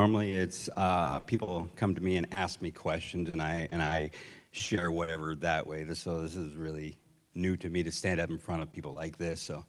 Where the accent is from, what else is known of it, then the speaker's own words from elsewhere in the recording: Ketchikan, Alaska, United States; now in Sitka, United States; So growing up, I had my first 13 years of growing up in Ketchikan. The last 40 years of growing up, been here in Sitka.